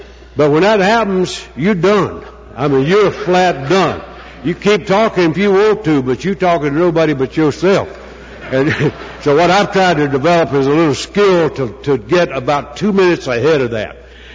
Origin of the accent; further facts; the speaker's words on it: Southern Pines, North Carolina, United States; I'm from Southern Pines, North Carolina, and I'm a member of the Primary Purpose Group.